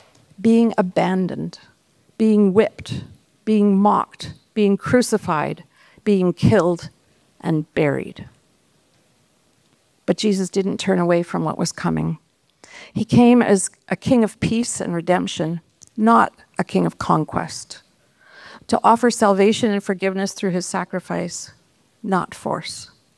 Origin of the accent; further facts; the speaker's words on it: Toronto, Ontario, Canada; born there; also born or lived in British Columbia; I remember what it felt like when we left BC to come to Ontario. I was born in Toronto, so I knew what I was coming to.